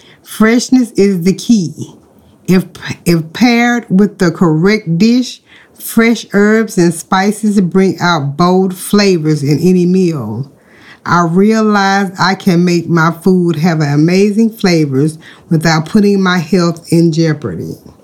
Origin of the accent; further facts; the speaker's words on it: the South, United States; I grew up in the South, and down here we love salt.